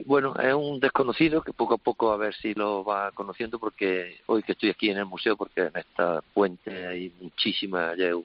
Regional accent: Mollina, Andalusia, Spain; aquí en el pueblo, porque yo soy del pueblo de Mollina, este pueblo pequeñito de Málaga.

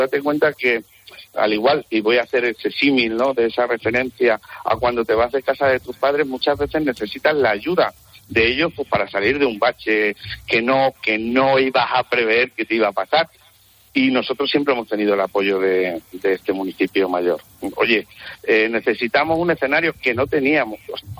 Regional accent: Pueblo Nuevo de Miramontes, Extremadura, Spain; Somos la ventana de Gredos. O sea, nosotros desde aquí tenemos las mejores vistas de la zona de Gredos.

